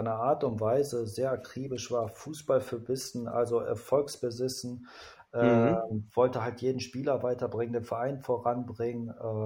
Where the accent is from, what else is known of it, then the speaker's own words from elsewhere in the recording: Bochum, North Rhine-Westphalia, Germany; Herzensverein mit, also wo ich aufgewachsen bin, darf ich jetzt